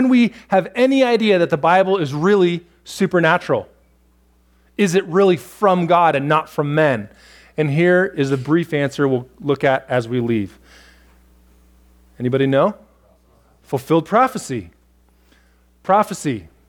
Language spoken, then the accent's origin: English; Newport Beach, California, United States; born there; You know, I was born in Newport Beach. I had no control over that.